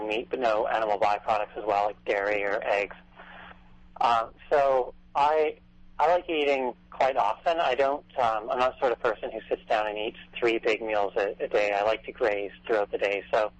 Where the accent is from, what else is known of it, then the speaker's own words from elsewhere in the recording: Vancouver, British Columbia, Canada; I'm from Vancouver, so it started off in Canada.